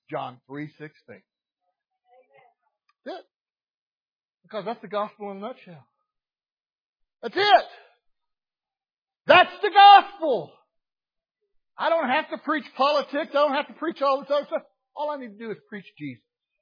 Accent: Arkansas, United States; I'm from Arkansas. We got a Baptist preacher on every corner in the church somewhere.

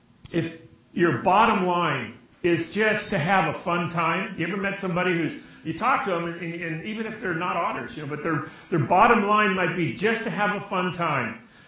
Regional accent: Santa Barbara, California, United States; I grew up in Santa Barbara. We have fiestas.

